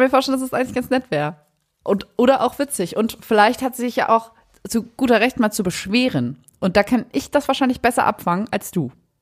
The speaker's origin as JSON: {"language": "German", "region": "Saarland", "country": "Germany", "said": "Ich komme aus dem Saarland."}